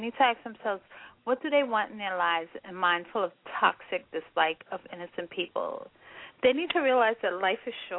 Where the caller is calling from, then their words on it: New York, United States; I'm New York.